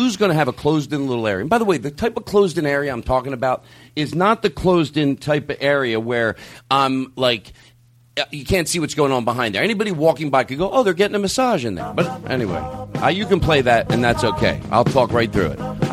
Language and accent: English; Dallas, Texas, United States; I'm from Dallas. Yeah. Look at me.